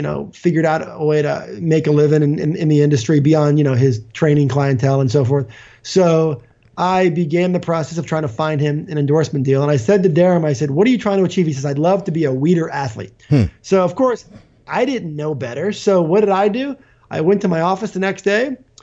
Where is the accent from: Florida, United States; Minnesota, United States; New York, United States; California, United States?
Florida, United States; You know, I grew up in the South Florida area, which is still where I live with my family.